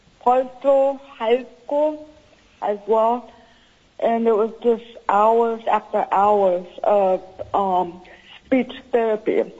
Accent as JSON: {"language": "English", "town": "Juneau", "region": "Alaska", "country": "United States", "said": "For the record … I'm from Juneau, Alaska."}